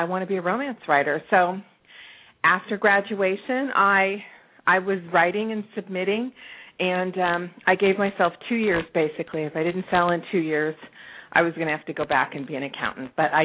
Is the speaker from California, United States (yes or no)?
yes; Los Angeles, California, United States; I was born and raised in Los Angeles, which means I mostly the San Fernando Valley, so I can use the word like as a noun, a verb, or an adjective.